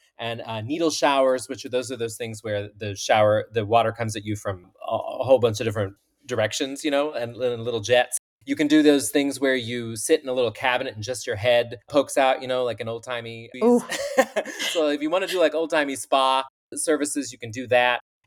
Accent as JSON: {"language": "English", "region": "Arkansas", "country": "United States", "tie": "born or raised there", "said": "I am delighted we picked one from Arkansas, my home state."}